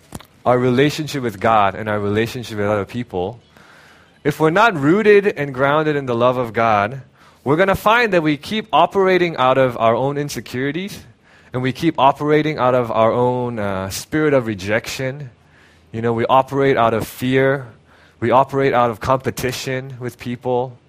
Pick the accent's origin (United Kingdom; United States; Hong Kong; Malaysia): Hong Kong; also born or lived in South Korea; I'm a city boy. I grew up in Korea, and then I grew up in Hong Kong.